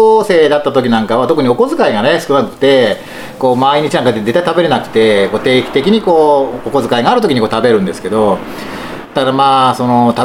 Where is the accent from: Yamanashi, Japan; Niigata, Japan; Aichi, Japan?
Yamanashi, Japan; まずは地元山梨県、ですね、